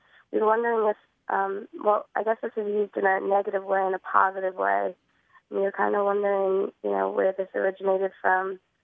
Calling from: Burlington, Vermont, United States; I'm calling from Burlington, Vermont.

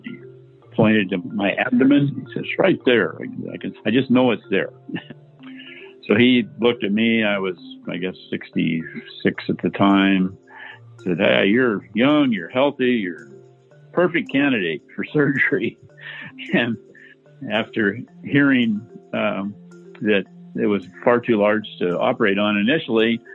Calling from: Portland, Oregon, United States; I'm calling from Portland, Oregon. I'm 71 years old.

